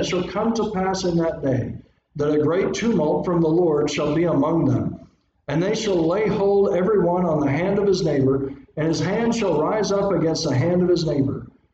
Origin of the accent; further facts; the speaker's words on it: Georgia, United States; My dad's family is from Colorado, and as a kid growing up in Georgia, we would take family vacations there to be able to see the rest of our family.